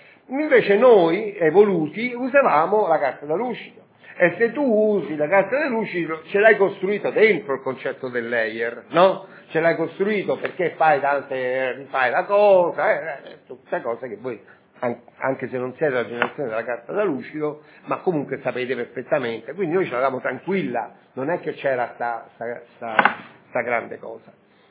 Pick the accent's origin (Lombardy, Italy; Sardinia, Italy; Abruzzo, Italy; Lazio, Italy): Lazio, Italy; Rome; Noi, in particolare in quanto romani, ma in genere per estensione in quanto italiani